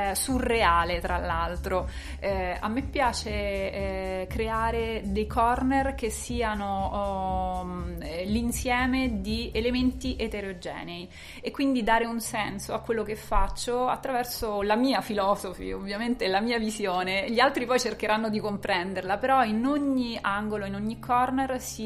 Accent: Rome, Lazio, Italy; Sì, io sono di Roma

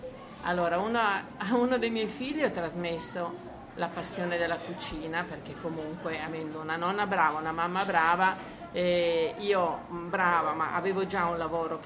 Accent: Liguria, Italy; now in Milan, Italy; io a Milano sono rimasta, ho lavorato, ho fatto i film, ma io sono ligure, sono felice anche di dire che sono ligure

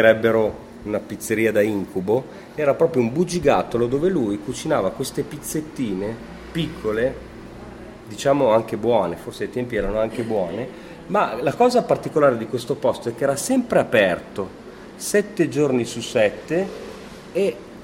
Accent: Sicily, Italy; now in Milan, Italy; quando ero proprio bambino, io vengo dalla Sicilia, comunque noi in una città come Milano abbiamo sempre cercato quei punti un pochettino di calore che comunque ci mancavano

